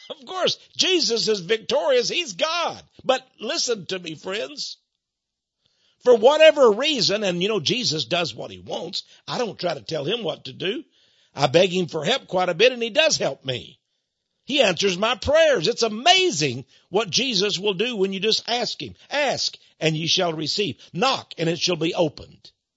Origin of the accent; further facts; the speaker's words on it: Texas, United States; I said, "Hey, sir, I'm from Texas. I have a question for you."